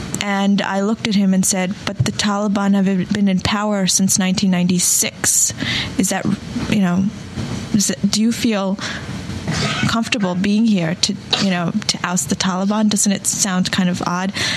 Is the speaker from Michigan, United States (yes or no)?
no; New York City, New York, United States; I was angry just as any New Yorker.